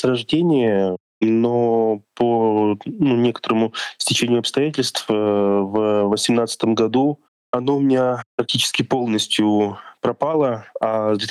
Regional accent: Astana, Kazakhstan; now in Russia; Я родом из Казахстана, из города Астана. Я приехал в Россию в 2002 году и учился в специализированной школе-интернате для слепых и слабовидящих детей.

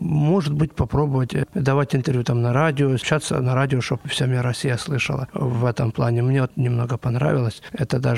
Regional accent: Luhansk, Luhansk Oblast, Ukraine; born there; Я родился в Луганске, тогда на тот момент в Украине. Ну, сейчас мы Луганская Народная Республика.

